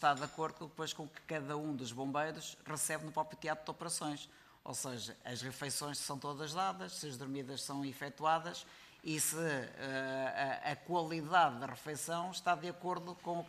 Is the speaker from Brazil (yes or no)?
no; Portugal